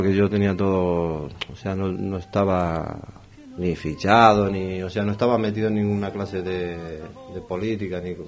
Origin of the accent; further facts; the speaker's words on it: Argentina; Está …, que es el tango más internacional que tenemos en Argentina.